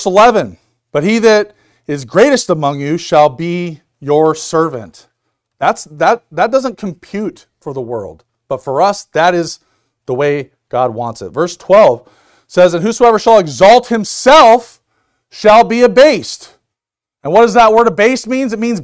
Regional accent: United States; I'm a man. I'm American, and I like football.

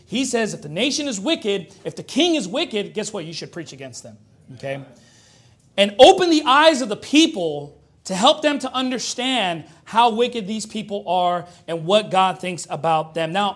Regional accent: United States; yes, you know, I was born here. Yes, I'm an American

